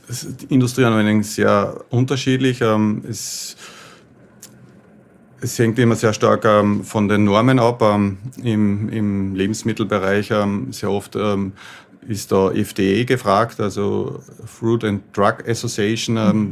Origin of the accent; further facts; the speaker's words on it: Austria; accent: Austrian dialect; ich komme von der E+E-Elektronik aus Österreich. Ich versuche Hochdeutsch zu sprechen, weil unser Dialekt doch ein bisschen eigen ist.